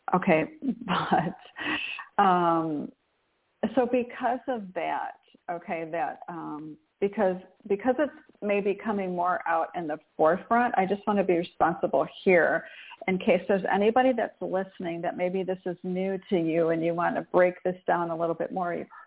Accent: Michigan, United States; and I just know this because I grew up in Michigan

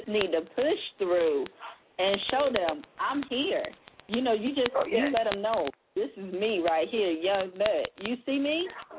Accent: South Carolina, United States; I'm not from Charlotte, North Carolina. I'm from South Carolina. I'm still a Carolina girl.

